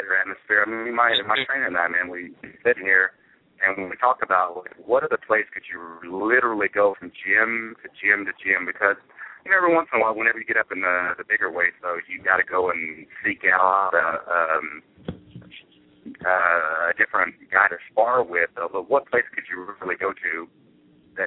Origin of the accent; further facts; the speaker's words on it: Oklahoma, United States; because I'm from Oklahoma. I'm, like, two convenience stores in one stop, like Kingston and Medill, Oklahoma.